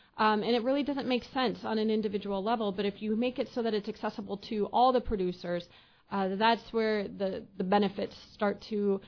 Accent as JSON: {"language": "English", "town": "Mount Sterling", "region": "Illinois", "country": "United States", "tie": "born or raised there", "said": "Same with me. I grew up in Mount Sterling, smaller than that, and we had two grocery stores as well."}